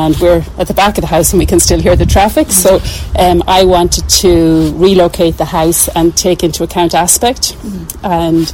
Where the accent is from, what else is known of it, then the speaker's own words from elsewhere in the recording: Gorey, Leinster, Ireland; Well, I am from Gorey. I grew up on the avenue just around the corner.